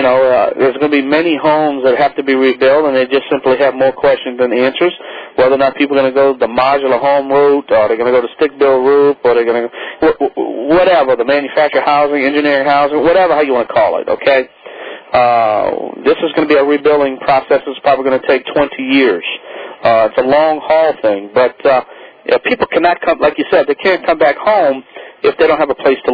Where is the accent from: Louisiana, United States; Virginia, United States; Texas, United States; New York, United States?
Louisiana, United States; New Orleans; now in Shreveport, United States; because I'm from New Orleans, and I'm currently residing in Shreveport, Louisiana.